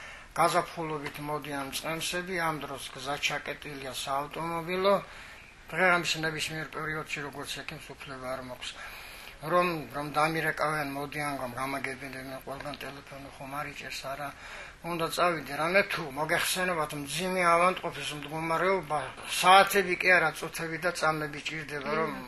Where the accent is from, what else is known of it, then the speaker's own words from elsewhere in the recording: Kakheti, Georgia; born there; ის გარემოს ძალიან არათქვი სადაც დავიბადე და სადაც ყველაზე მეტად მომწევს გული. მიუხედავად იმისა, რომ თუშეთში არის ახლა ინფორმაციის ვაკუუმი.